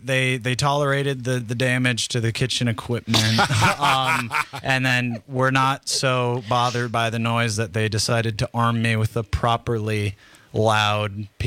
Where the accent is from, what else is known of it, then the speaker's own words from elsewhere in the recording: Whitefish Bay, Wisconsin, United States; Whitefish Bay suburb up there. So, yeah, that's where I'm from. Grew up my whole life there.